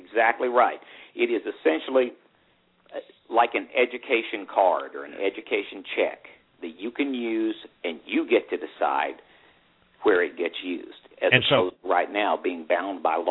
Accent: Rogers, Arkansas, United States; I grew up in Rogers, Arkansas. I was in public school.

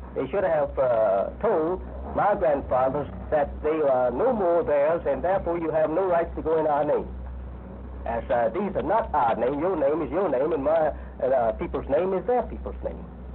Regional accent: Georgia, United States; born there; I was born in Georgia, the state of Georgia. Not very far from, Sandersville, Georgia.

